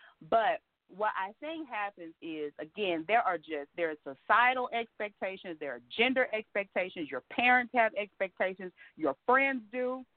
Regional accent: Dallas, Texas, United States; And so, you know, seriously, I'm still a girl from Oak Cliff. I still am.

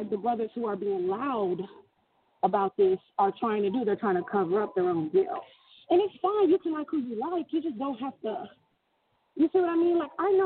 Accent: Houston, Texas, United States; I grew up around a lot of different people because I'm from Houston and they have all these different kind of ethnic sectors.

